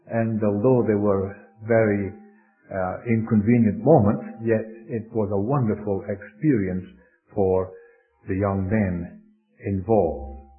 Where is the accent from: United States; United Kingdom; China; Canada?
United Kingdom; Scotland; born there; I was born in Scotland, but I was born again in Scotland, and I thank God for that.